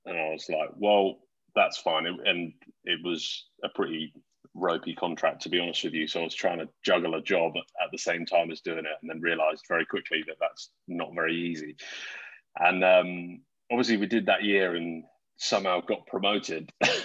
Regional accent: South East England, United Kingdom; Yeah, so I grew up in Surrey.

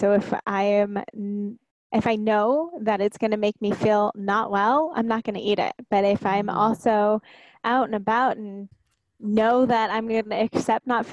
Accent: California, United States; now in Los Angeles, United States; I am from Southern California, but about an hour and a half outside of LA, and I live in LA now.

